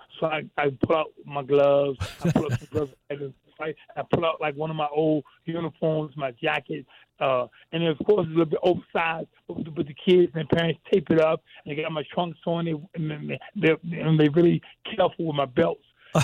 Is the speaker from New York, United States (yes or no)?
no; Washington, District of Columbia, United States; I'm an African-American. I'm from Washington, D.C. I was born in the 60s.